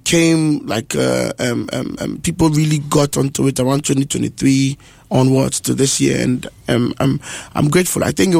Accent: Greater Accra, Ghana; Yes, but I'm from Bessie.

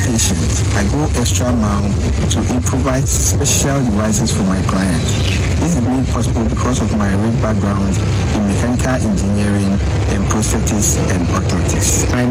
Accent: Ashanti, Ghana; I hail from Funchal in the Ashanti region. I'm 41 years old.

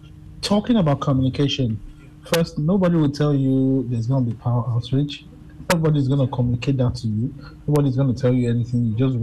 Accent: Nigeria; I'm in my early 40s now, and since I've been on Earth, since I've been in Nigeria as a Nigerian

